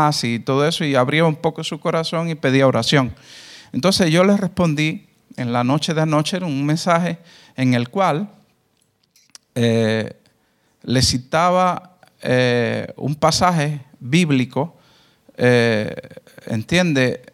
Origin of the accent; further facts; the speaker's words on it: Cuba; moved away as an adult; also born or lived in Russia; ya yo a mi edad, llegando a los 54 años casi, sí valoro. Yo salí muy joven de Cuba, yo nací en Cuba, salí muy joven, con 18 años, me fui a estudiar a Rusia, viví por allá casi como 10 años, después me vine acá, llevo más de 25 años viviendo acá.